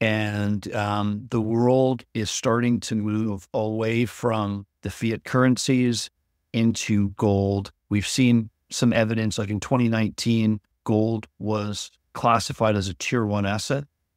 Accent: Vancouver, British Columbia, Canada; I grew up in Vancouver, but my family, you know, my dad moved over from India when he was 21, right?

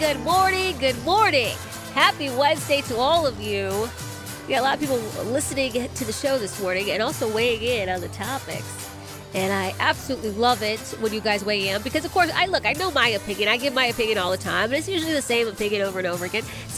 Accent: Massachusetts, United States; born there; I have told you guys plenty of times I was born in Massachusetts

